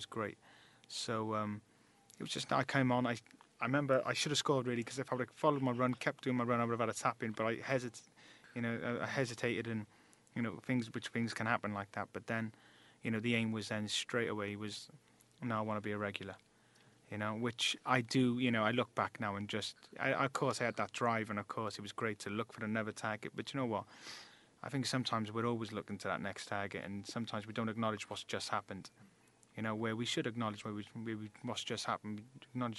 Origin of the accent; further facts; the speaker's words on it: Cardiff, Wales, United Kingdom; And I'm from Cardiff as well